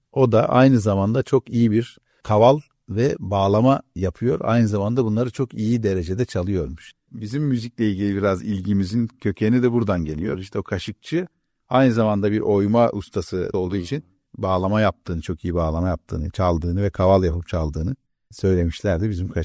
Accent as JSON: {"language": "Turkish", "region": "Edirne", "country": "Turkey", "said": "biz Edineliler olarak tanıyoruz."}